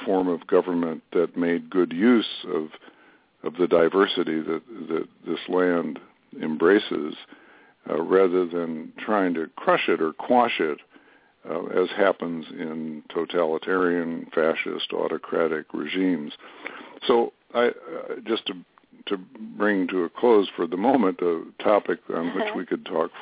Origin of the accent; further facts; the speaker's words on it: Chicago, Illinois, United States; born there; now in Madison, United States; I live in Madison, Wisconsin, and I'm a Midwesterner by birth, born in Chicago, and my father's people were from Iowa and so forth.